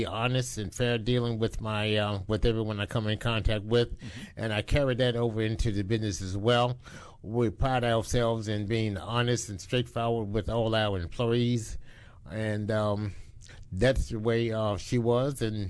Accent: Louisa, Virginia, United States; I grew up in Louisville, Virginia

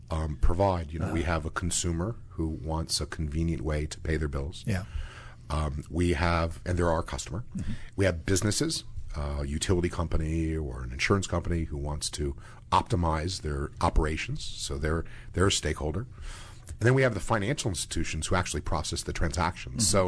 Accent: Virginia, United States; Grew up in Northern Virginia.

